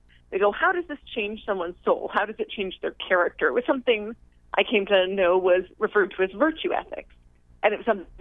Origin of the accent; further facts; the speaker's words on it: New York, United States; I was raised in New York on Long Island by a family that wasn't religious